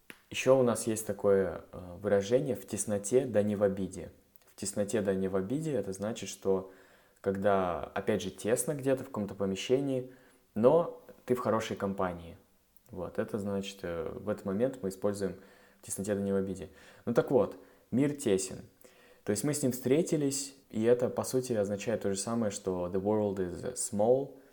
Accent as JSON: {"language": "Russian", "country": "Russia", "said": "я из России, он из Бельгии"}